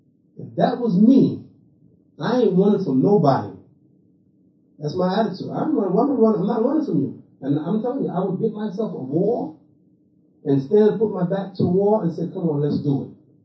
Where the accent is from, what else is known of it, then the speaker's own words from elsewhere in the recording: Brooklyn, New York, United States; Man, I grew up in the Marcy Project.